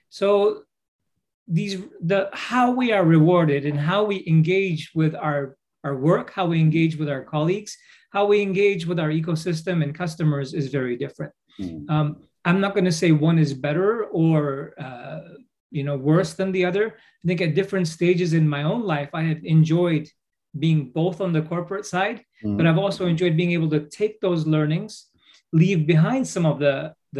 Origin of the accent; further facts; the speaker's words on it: Japan; so I was born and raised in Japan.